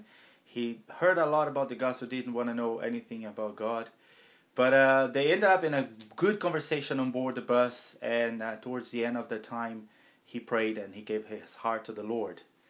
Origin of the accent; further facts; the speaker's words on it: Brazil; now in Ireland; I'm from Brazil, and I've been with OM Ireland since 2003